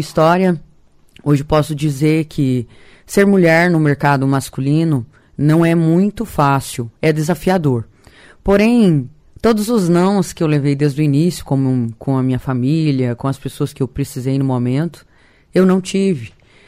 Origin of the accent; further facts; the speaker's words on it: Campo Mourão, Paraná, Brazil; now in Cascavel, Brazil; É uma menina de família muito humilde, que vim de Campo Mourão. Estou aqui hoje em Cascavel há 8 anos que eu resido aqui.